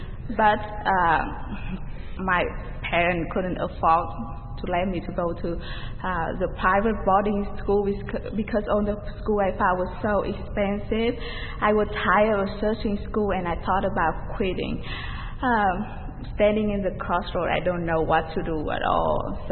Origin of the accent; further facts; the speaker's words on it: Vietnam; English is a second language; I'm an academy senior. I'm from Vietnam. I grew up in a Buddhist family and surrounded by a Buddhist friend